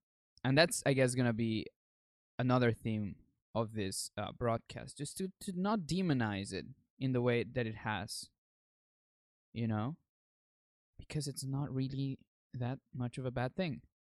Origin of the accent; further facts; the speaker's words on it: Bolivia; now in Canada; I was born and raised in Bolivia, South America. And so before I moved to Canada, all that I knew from reality was my culture and the way that things were done in there.